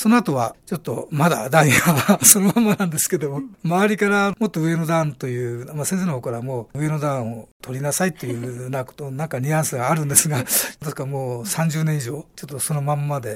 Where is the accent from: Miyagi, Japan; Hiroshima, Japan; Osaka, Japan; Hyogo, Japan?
Miyagi, Japan; Ishinomaki; moved away as an adult; now in Fujisawa, Japan; 私の田舎は宮城県石巻市というところで、まあ、震災で一番被害が大きなところで、そこの漁師町、漁港ですね、そこで育ちました。 高校卒業後ですね、神奈川県の藤沢っていうところに会社の工場があったので、そこ寮に入って今現在に至るっていう、1972年に卒業して、